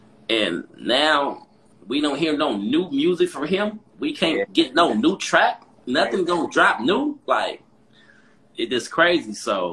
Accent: Compton, California, United States; But no, I ain't going to give up. Me, I come from Compton.

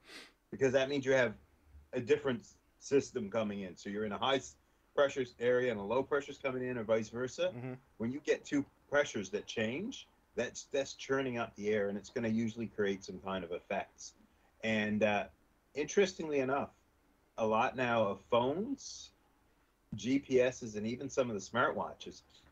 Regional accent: Newfoundland and Labrador, Canada; also born or lived in Nova Scotia; growing up in Newfoundland and living in Nova Scotia, it was pretty accurate.

